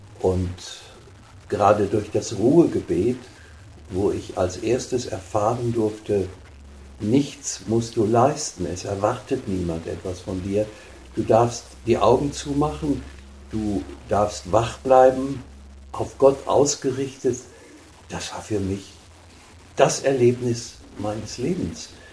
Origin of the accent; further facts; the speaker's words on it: North Rhine-Westphalia, Germany; hier in Deutschland, möglichst auch in meiner Heimat Westfalen, einen kleinen Wohnbereich zu haben